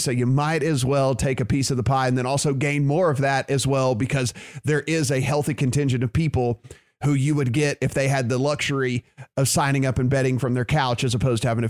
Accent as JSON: {"language": "English", "region": "Louisiana", "country": "United States", "said": "Dustin, take us home with my home state, with Louisiana."}